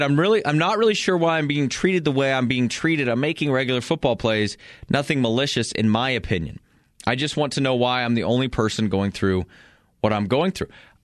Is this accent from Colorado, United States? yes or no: yes; Cheyenne Wells, Colorado, United States; I grew up in Cheyenne County, and it was Cheyenne Wells. Makes sense. The town was called Cheyenne Wells. The county is Cheyenne County.